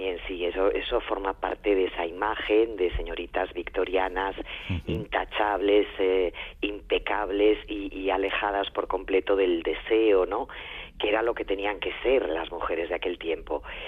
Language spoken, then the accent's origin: Spanish; Asturias, Spain; also born or lived in Madrid; Yo soy del norte, como vosotros, soy asturiana, y sin lluvia no sé vivir. He vivido 30 años en Madrid y no sabéis lo que es.